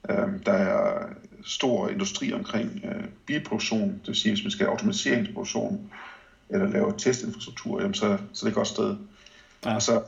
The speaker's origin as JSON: {"language": "Danish", "region": "Jutland", "country": "Denmark", "moved": "yes", "said": "Jeg er helt jyde. Og at bo i udlandet 17 år, det gør jeg ikke så..."}